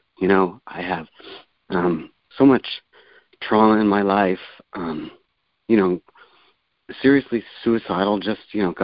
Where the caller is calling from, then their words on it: Olympia, Washington, United States; I'm calling from Olympia, Washington.